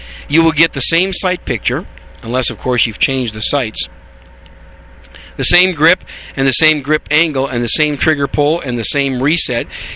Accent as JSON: {"language": "English", "region": "Wisconsin", "country": "United States", "tie": "born or raised there", "said": "Now, regarding your comment about Wisconsin and the concealed carry situation up there, my home state"}